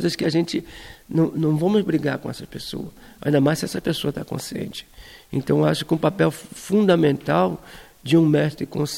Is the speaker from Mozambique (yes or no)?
no; Brazil; now in Europe; Eu sou brasileiro, nasci numa comunidade pobre, sabe?